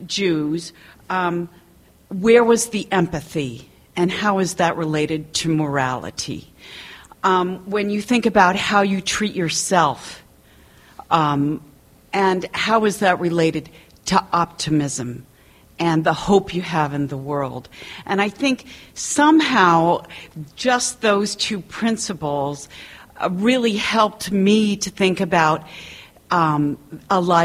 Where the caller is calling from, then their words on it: Palo Alto, California, United States; I'm from Palo Alto, California.